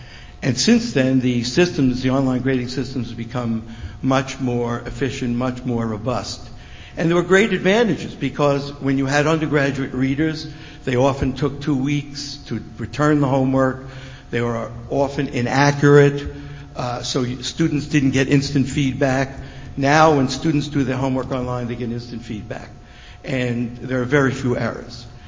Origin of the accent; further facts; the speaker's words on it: New York, United States; Because when we were growing up in New York, we didn't have televisions.